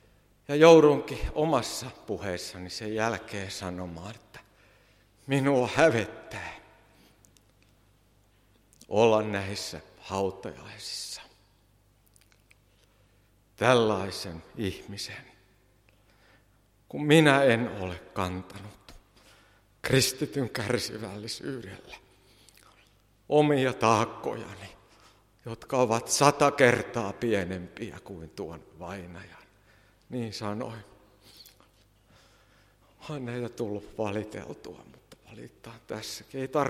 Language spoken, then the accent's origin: Finnish; Pori, Satakunta, Finland; Sain eilen olla Porissa, entisessä kotikaupungissani